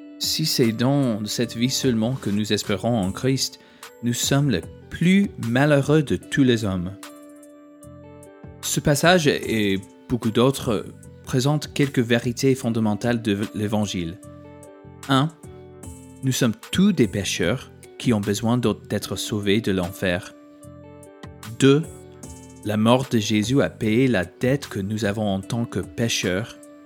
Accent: United States; accent: American; French is a second language; si vous êtes arrivé jusqu'ici, je vous remercie d'avoir supporté mon accent américain.

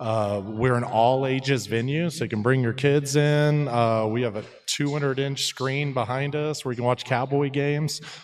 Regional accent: Midland, United States; also born or lived in Colorado; I'm originally from Midland, of course, but I spent most of my life in Colorado, hence the Nuggets

